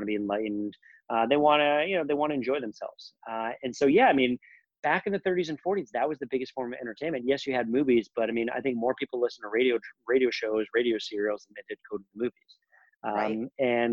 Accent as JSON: {"language": "English", "country": "Canada", "tie": "born or raised there", "said": "I used to love growing up in Canada. On Sunday mornings, my local radio station, I used to play like the old classic radio serials"}